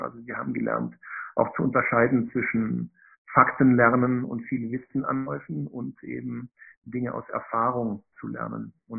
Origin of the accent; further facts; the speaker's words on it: Stuttgart, Baden-Württemberg, Germany; Ich habe 20 Jahre meines Lebens Industriefilme gedreht in Stuttgart, in meiner alten Heimat.